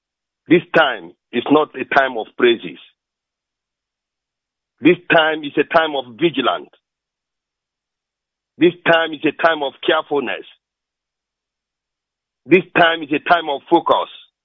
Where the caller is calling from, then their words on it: Trondheim, Trøndelag, Norway; I'm calling from Trondheim in Norway.